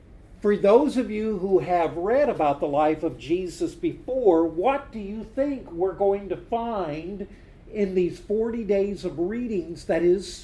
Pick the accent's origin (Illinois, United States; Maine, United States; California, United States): Illinois, United States; I made sure that I spent a part of a day in Springfield, the capital of my home state